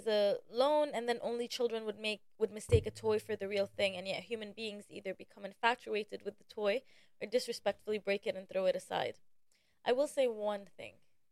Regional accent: Jordan; It's a very different life than what I grew up in Jordan experiencing.

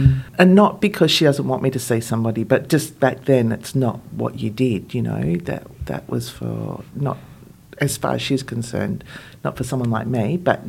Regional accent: Melbourne, Victoria, Australia; I came from Melbourne

